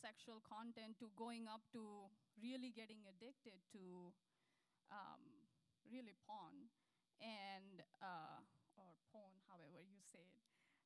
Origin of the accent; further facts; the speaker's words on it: India; moved away as an adult; now in United States; So like Pastor Scott shared, I come from India. I came to the U.S. in August of 2007, came to pursue a master's degree in computer engineering to SIU Carbondale.